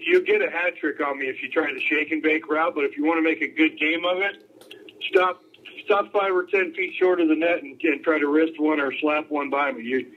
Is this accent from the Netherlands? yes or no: no; California, United States; now in Canada; I was never much of a beach guy growing up in California.